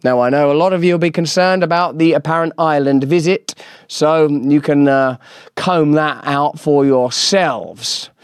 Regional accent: England, United Kingdom; I'd stay out of it. I'm English.

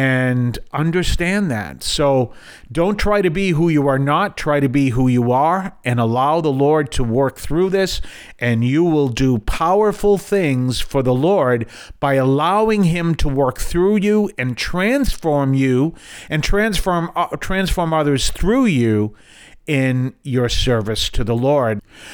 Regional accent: New England, United States; I'm from New England, because I never say I'm from Boston or Massachusetts. I'm from New England. I love the whole concept of New England.

